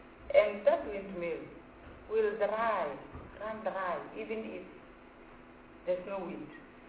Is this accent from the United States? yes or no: no; Limpopo, South Africa; I am from Limpopo province. I am representing that province.